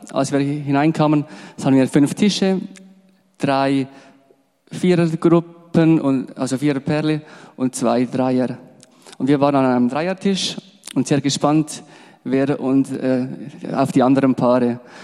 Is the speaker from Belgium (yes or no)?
no; Switzerland; aber ich als Schweizer oder wir sind eher ein bisschen für uns und ja, so ist es uns angenehm